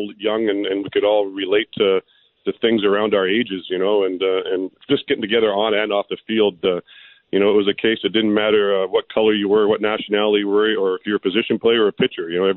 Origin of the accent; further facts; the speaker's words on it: British Columbia, Canada; And being a Canadian, I felt obviously right at home because I was.